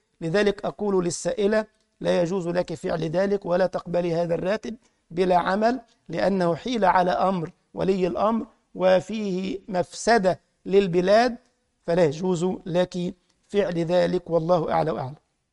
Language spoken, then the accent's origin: Arabic; Egypt; يعني مثلا كان عندنا في مصر في أزمة كورونا